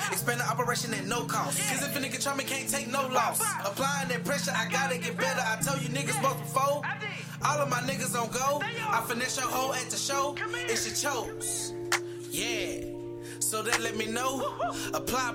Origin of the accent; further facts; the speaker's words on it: Houston, Texas, United States; I'm from the Southwest side of Houston, Texas.